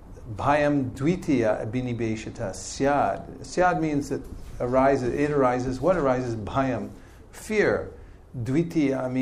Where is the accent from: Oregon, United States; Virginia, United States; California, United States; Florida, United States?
California, United States; I grew up and my parents taught me English and I'm from California, so I think I'm an English-speaking California man.